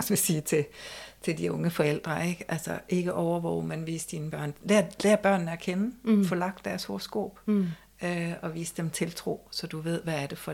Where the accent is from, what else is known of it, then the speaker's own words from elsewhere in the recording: Malling, Central Denmark Region, Denmark; jeg voksede op i Malling, hvor min mor også lavede børnehaven og sådan noget, og vi løb frit rundt på markerne og vejene, og vi kendte alle, der var inde i husene